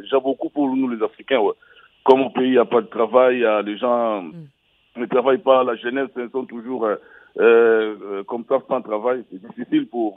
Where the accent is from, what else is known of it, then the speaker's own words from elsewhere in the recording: DR Congo; chez moi, au Congo Kinshasa